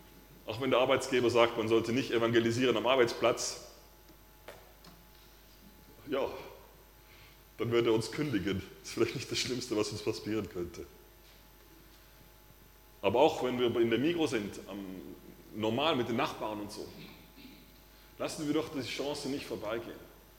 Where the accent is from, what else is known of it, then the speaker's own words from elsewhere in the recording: Switzerland; Für diejenigen, die als Schweizer im Ausland gewohnt haben, ich glaube, das sind die, die am meisten den 1. August feiern. Zumindest war es bei uns so.